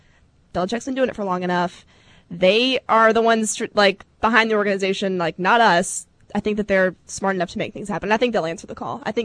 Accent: Atlanta, Georgia, United States; I came from Atlanta, so, I mean, not that, like, I was never a diehard Falcons fan

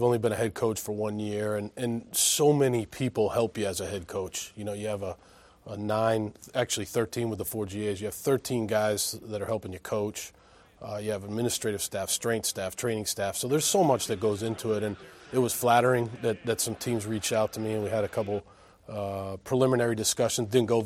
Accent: Andover, Massachusetts, United States; You know, it's a great place to grow up. I grew up in Andover. I'm a suburban kid, and it was a great sports town, and loved the Patriots, the Bruins, the Celtics, all of them, so Red Sox, obviously.

